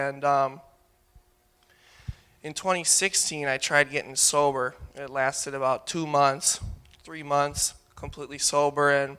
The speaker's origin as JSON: {"language": "English", "town": "Milwaukee", "region": "Wisconsin", "country": "United States", "said": "I'm 22 years old. I'm from Milwaukee, Wisconsin."}